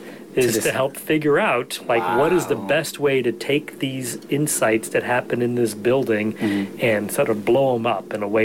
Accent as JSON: {"language": "English", "region": "Michigan", "country": "United States", "tie": "born or raised there", "said": "So I grew up outside Detroit, and I didn't go directly to college."}